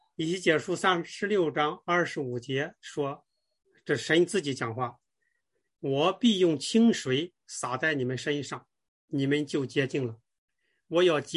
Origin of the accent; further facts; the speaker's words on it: China; 就跟有的时候那个我们中国人有的时候说话说